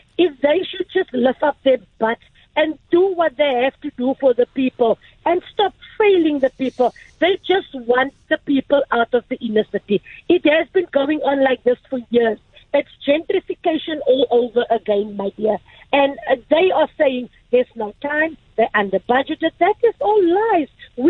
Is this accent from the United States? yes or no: no; Woodstock, Western Cape, South Africa; I was born in Woodstock. I was raised here. I'm 51 years old. I have nowhere else to go.